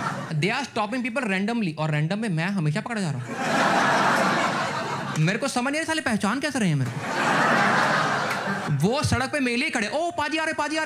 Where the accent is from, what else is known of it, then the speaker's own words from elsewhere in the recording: Punjab, India; now in Delhi, India; मैं जब पंजाब से दिल्ली आया था